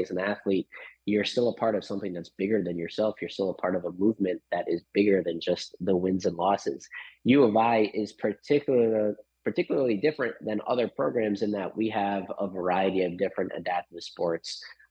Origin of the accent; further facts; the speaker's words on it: Long Island, New York, United States; Fortunate enough for me, I grew up on Long Island in New York